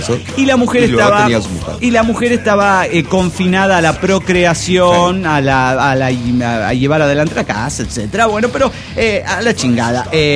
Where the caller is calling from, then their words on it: Tecamac, State of Mexico, Mexico; de Tecamac, de Felipe Villanueva, México.